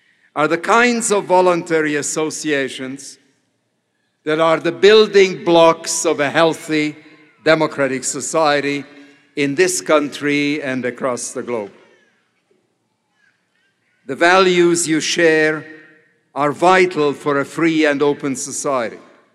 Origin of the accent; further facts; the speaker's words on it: Hungary; first language Hungarian; English is a second language; I was very proud of my Hungarian heritage. I was very proud of my Hungarian citizenship. I loved my native tongue.